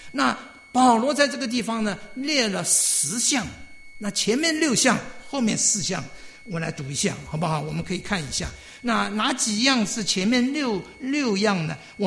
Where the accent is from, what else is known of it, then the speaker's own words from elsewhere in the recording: Shanghai, China; 我小的时候住在上海的时候